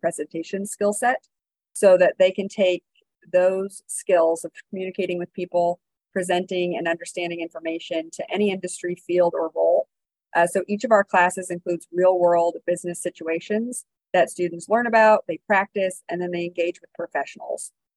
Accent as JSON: {"language": "English", "region": "Nebraska", "country": "United States", "said": "As you said … I'm the director for the Center for Professional Sales here at UNO. I'm originally from Nebraska, and I'm back here at UNO after stints in Washington, D.C. and abroad and in Wisconsin."}